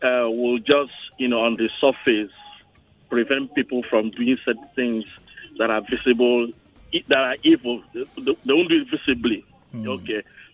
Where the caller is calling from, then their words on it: Ikeja, Lagos, Nigeria; We're calling from Ikeja.